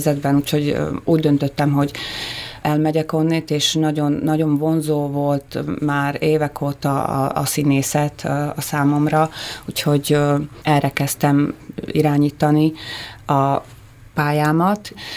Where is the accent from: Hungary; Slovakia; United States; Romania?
Slovakia; ahol viszont több mint 80% szlovákiai magyar él. Itt nőttem fel, szlovák iskolákba jártam. Ez egy ilyen deal volt a szüleim között, mivel hogy az apám szlovákiai magyar volt, és az anyám pedig Magyarországon született